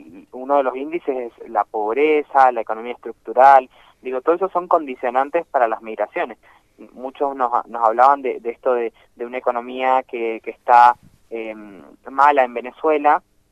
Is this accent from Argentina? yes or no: yes; San Rafael, Mendoza, Argentina; cómo atendemos nosotros también como argentinos, como mendocinos y como san rafaelinos